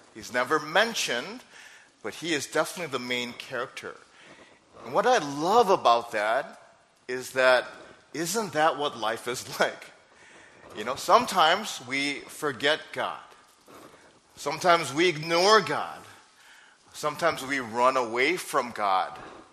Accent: Minnesota, United States; also born or lived in Wisconsin, United States; now in Georgia, United States; So living in Wisconsin for so many years, and I grew up in Minnesota, I have lots of sweaters, and coming here to Georgia

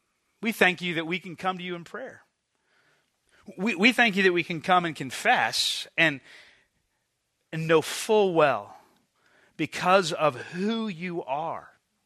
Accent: Virginia, United States; I grew up in Northern Virginia

